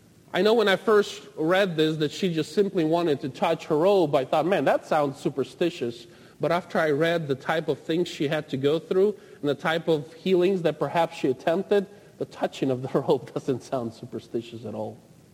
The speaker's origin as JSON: {"language": "English", "country": "Ukraine", "tie": "born or raised there", "said": "I remember growing up in Ukraine and being in the metro stations, in the subway stations there"}